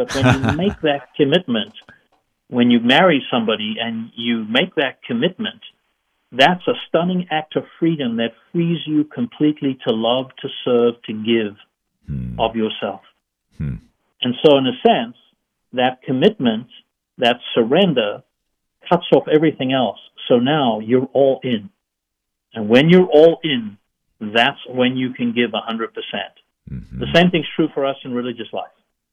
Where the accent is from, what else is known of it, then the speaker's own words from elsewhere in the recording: South Africa; moved away as an adult; I was born and raised in South Africa, the country in the bottom end of Africa, Nelson Mandela and so on. So born and raised in South Africa and completed my college education there.